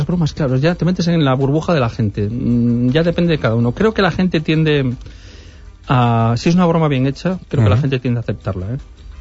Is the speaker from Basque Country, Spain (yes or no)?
no; Castile and León, Spain; now in Madrid, Spain; Pues en mi pueblo me quiere mucho la gente. De hecho, cuando estoy, dentro de unos días iré, siempre que estoy por ahí me dicen, ¿cuánto echas de menos esto, eh? ¡Qué horror Madrid! Y a mí Madrid me encanta.